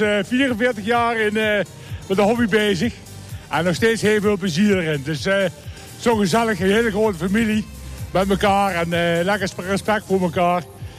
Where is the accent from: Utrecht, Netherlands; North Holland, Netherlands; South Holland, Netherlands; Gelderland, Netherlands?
Gelderland, Netherlands; Doornenburg; Ik kom uit het plaatsje Doornenburg. En dan zullen ze zeggen, ja, dat zal wel Limburg zijn. Maar dat is in Gelderland, tussen Arnhem en Nijmegen. En ik ben vroeger eigenlijk opgegroeid op het circuit Gent.